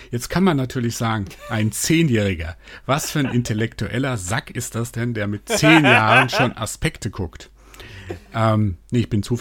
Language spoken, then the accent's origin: German; Mainz, Rhineland-Palatinate, Germany; 68 geboren und ich kann mich noch gut erinnern, wie es damals, ich bin in Mainz groß geworden